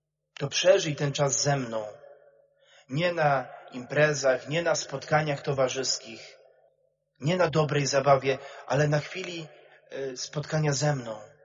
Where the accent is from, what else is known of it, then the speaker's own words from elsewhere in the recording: Rzeszów, Subcarpathian Voivodeship, Poland; z jednego bloku jesteśmy, z Rzeszowa.